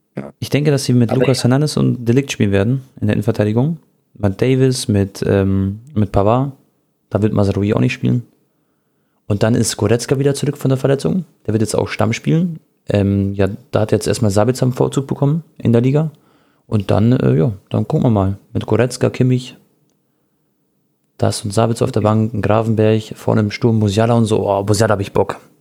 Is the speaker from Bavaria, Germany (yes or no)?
yes; Munich, Bavaria, Germany; und das sage ich Jungs als Münchner